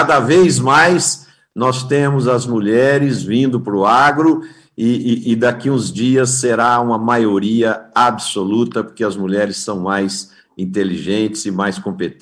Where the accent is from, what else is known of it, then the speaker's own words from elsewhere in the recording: Brazil; Eu sou um grande apreciador de vinho e como brasileiro, fiquei muito feliz essa semana